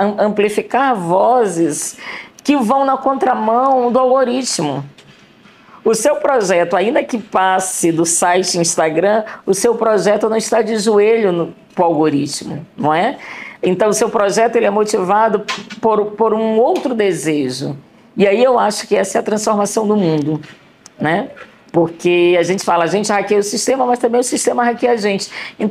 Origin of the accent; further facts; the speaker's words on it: São Luís, Maranhão, Brazil; eu sou de São Luís mesmo, da ilha de São Luís do Maranhão. Somos 5 mulheres e um homem. Filha de 2 pessoas negras, de pele escura.